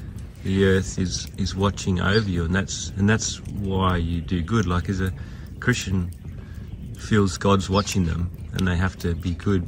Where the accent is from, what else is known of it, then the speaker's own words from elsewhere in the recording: Australia; I suppose I'm Australian because that's just, you know, that's me.